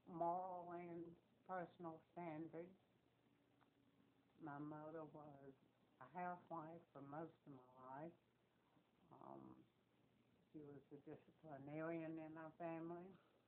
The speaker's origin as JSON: {"language": "English", "town": "Forest Acres", "region": "South Carolina", "country": "United States", "tie": "born or raised there", "said": "Forest Acres, South Carolina."}